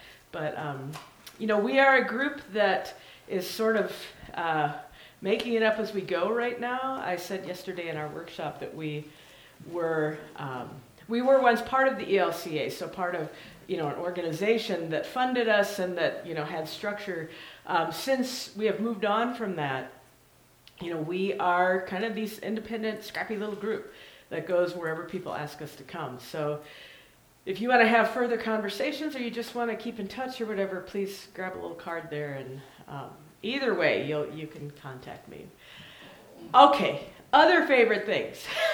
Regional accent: Pittsburgh, Pennsylvania, United States; I'm from Pittsburgh area, when they were winning all those Super Bowls

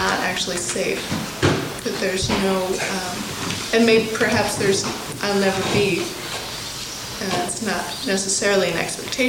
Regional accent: Portland, United States; Currently in Portland, which is my hometown, I'm a member of a church that's considering becoming a Reconciled in Christ congregation.

